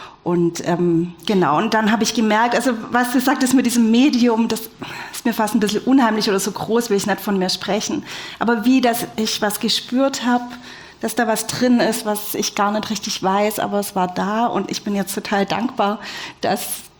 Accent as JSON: {"language": "German", "region": "Baden-Württemberg", "country": "Germany", "said": "ich bin Schwäbin"}